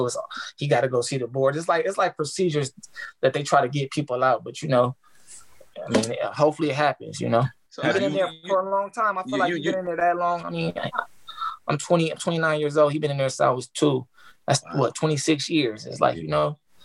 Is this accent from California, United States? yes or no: yes; California, United States; growing up in South Central, you know, I just always try my best to stay out the way.